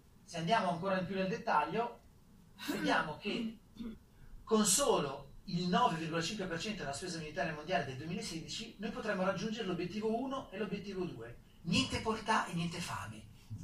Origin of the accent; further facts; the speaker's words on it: Lombardy, Italy; Sarà che io sono brianzolo, quindi la cosa deve essere concreta, tangibile